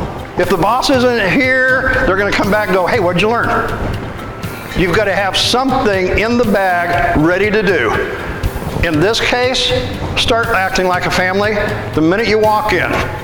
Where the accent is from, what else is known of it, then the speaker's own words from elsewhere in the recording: Midwest, United States; now in Florida, United States; I have some of those things that I learned because I'm from the Midwest. I don't know if it works down here. I say down here because I'm having trouble getting yet acclimated to Florida.